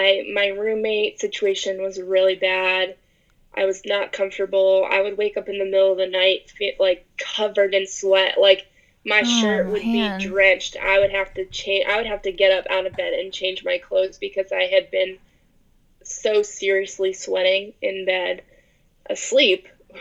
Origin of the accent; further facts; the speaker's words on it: Baltimore, Maryland, United States; I'm originally from Baltimore, so it's a plane ride from Baltimore, from my family, from familiarity